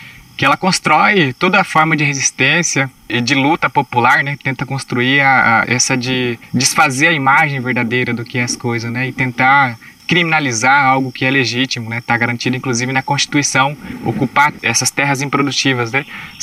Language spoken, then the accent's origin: Portuguese; Foz do Iguaçu, Paraná, Brazil; born there; also born or lived in Paraguay; Eu nasci em Foz do Iguaçu, depois eu fui lá pro... com a minha família, pro Paraguai, né?